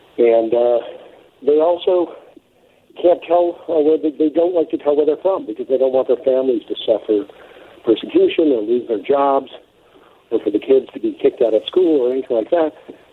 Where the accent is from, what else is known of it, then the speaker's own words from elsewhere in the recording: United States; now in London, United Kingdom; You know, I'm American, but I live here in London.